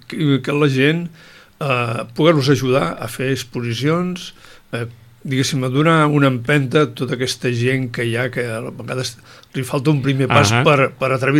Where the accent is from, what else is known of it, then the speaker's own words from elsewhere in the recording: El Masnou, Catalonia, Spain; Soc del Masnou, sí.